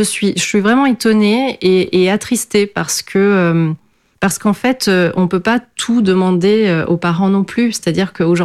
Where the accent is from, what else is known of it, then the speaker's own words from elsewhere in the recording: France; first language Portuguese; French is a second language; Alors moi, j'ai parlé portugais. Ma première langue est le portugais, en fait. Hein. Je suis née en France, mais mes parents ne parlaient que portugais à la maison.